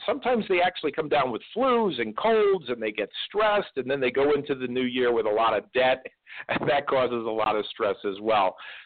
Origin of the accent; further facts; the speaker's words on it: Connecticut, United States; For me, Christmas growing up in Connecticut was absolutely magical, absolutely magical.